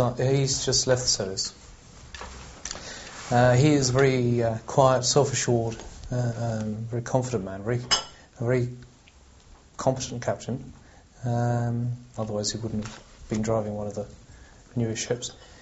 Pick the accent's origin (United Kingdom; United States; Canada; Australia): United Kingdom; As to the rightness of our case, well, being British, we were obviously in the right and we were doing the government's business.